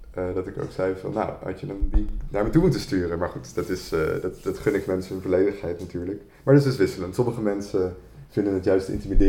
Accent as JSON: {"language": "Dutch", "town": "Amsterdam", "region": "North Holland", "country": "Netherlands", "lives_now": "Duivendrecht, Netherlands", "said": "want ik kom uit Amsterdam, ik woon in Duivendrecht."}